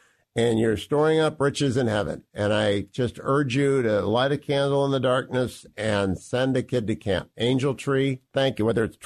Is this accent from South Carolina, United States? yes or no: no; Ohio, United States; One of the must-win Senate seats for Republicans next year is in my hometown of Ohio, my great state of Ohio.